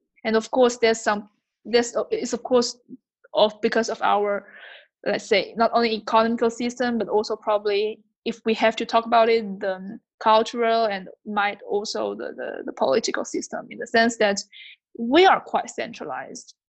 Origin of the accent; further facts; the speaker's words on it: Wuhan, Hubei, China; English is a second language; now in Germany; from China, from Wuhan, and I'm currently studying electrical engineering in Germany. Well, I've lived in Germany since 5 years